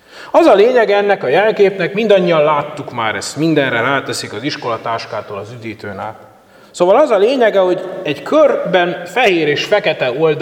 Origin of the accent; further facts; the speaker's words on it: Békéscsaba, Békés, Hungary; Békéscsabán, ahol felnőttem